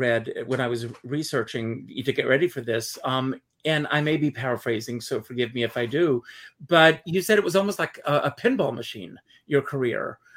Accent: South Carolina, United States; I mean, when I think growing up, I grew up in South Carolina, and, you know, I'm a product of 1960s and 70s television.

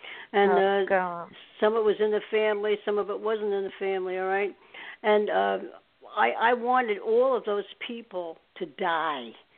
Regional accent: Staten Island, New York, United States; This is in Staten Island, New York. I used to live in New York. I'm from New York.

